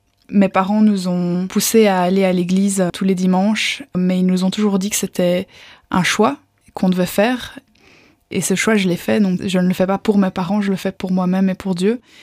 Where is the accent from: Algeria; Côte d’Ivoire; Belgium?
Belgium; Brussels, Brussels-Capital Region; Donc j'ai grandi en Belgique, à Bruxelles, dans une famille de 5.